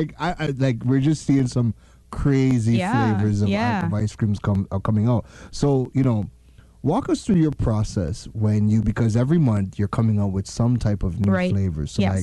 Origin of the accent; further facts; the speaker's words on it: Canada; because I'm from Canada.